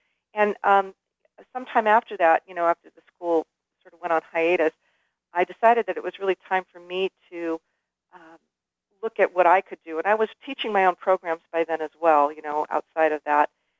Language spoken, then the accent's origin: English; California, United States; I mean, luckily, I grew up in California